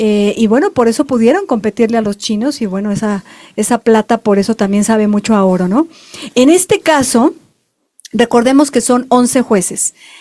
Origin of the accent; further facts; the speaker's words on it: Mexico; como buen mexicano, yo, como exclavadista